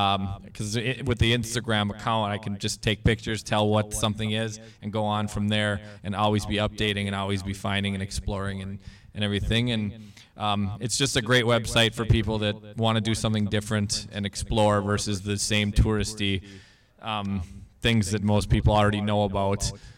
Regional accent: Fargo, North Dakota, United States; So I grew up right here in Fargo-Moorhead, but I always spent my summers down in Frazee, where my mom was from.

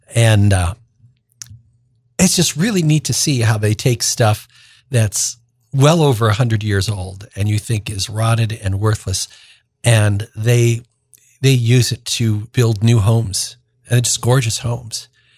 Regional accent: Quad Cities, United States; I mean, I'm from the Quad Cities. I would love someday for my cousins. I still have lots of cousins in the Quad Cities.

